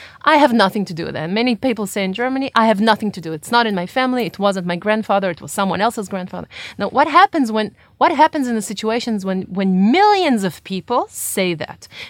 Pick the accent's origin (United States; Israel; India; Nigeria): Israel; And I have my own, of course, impression of being a third generation myself and growing up in the Israeli society.